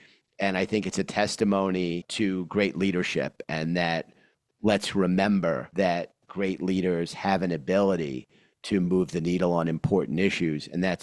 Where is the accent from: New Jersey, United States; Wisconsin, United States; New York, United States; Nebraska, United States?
New York, United States; Queens; I grew up in Queens as a Met fan. My family was all from Brooklyn.